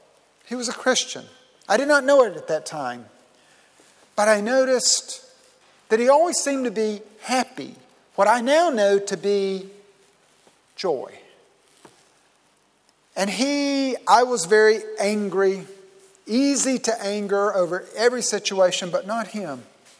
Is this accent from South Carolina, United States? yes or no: yes; South Carolina, United States; Growing up in South Carolina, I wanted, when it came time to go to college, I wanted to go as far away geographically from my home as I possibly could.